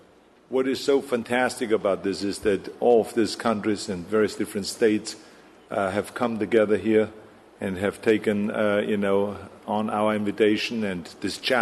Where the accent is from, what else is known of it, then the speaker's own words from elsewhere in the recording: Austria; English is a second language; I come from overseas, I come from Austria, and I'm an immigrant here.